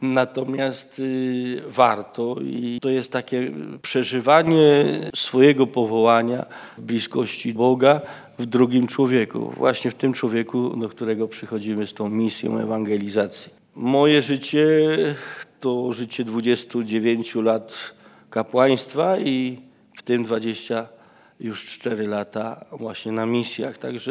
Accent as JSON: {"language": "Polish", "town": "Tuchów", "region": "Lesser Poland", "country": "Poland", "tie": "born or raised there", "lives_now": "Bolivia", "said": "Tak samo ludzi z Gliwic, z Kłogowa, Tuchowa, mojego rodzinnego miasta"}